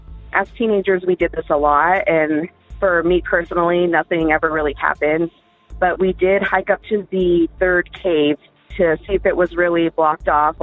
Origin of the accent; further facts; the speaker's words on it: Colorado Springs, Colorado, United States; I'm from Colorado Springs, and I have a hometown legend for you.